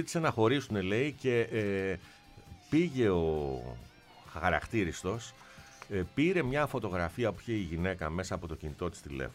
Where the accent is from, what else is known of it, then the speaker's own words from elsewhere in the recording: Kypseli, Attica, Greece; Εγώ μεγάλωσα δίπλα στο Γαλάτσι, στην Κυψέλη. Το Γαλάτσι το έχω ζήσει από μικρός